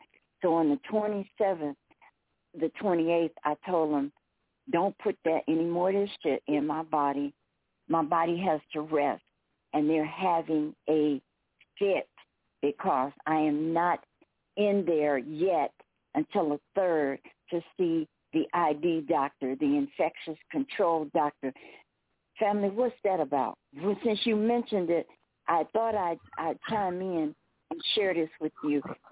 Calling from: Tucson, Arizona, United States; I'm calling from Tucson, Arizona.

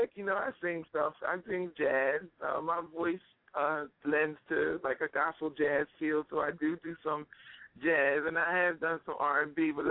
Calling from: Pine Hill, New Jersey, United States; I'm calling from Pine Hill, New Jersey.

